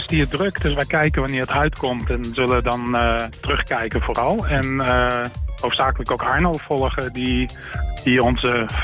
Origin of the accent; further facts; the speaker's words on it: Doetinchem, Gelderland, Netherlands; Ik kom uit Doetinchem, dus dat is best wel in de buurt.